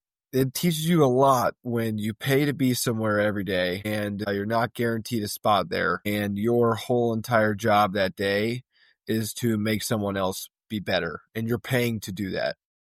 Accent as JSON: {"language": "English", "town": "Kansas City", "country": "United States", "also_born_or_lived": "Colorado", "said": "I'm from Kansas City."}